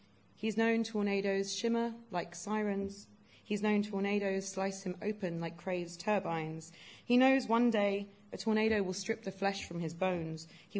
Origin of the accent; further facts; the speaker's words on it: Kensington, London, United Kingdom; So as Jill mentioned, I grew up in Kensington, Chelsea, and worked there for a time afterwards.